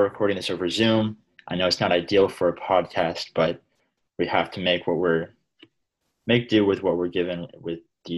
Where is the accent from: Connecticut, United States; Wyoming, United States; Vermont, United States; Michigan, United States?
Connecticut, United States; Newtown; So I would say my beginnings in politics start, from my hometown. I'm from Newtown, Connecticut